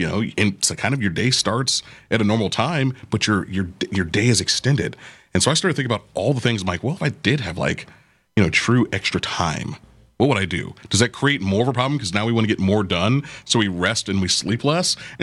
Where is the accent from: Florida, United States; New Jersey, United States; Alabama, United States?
Florida, United States; You know, I'm from Florida.